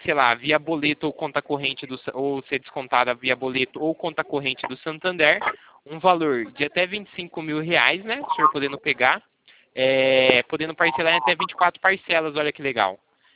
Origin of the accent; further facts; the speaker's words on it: São Paulo, Brazil; Eu sou daqui de São Paulo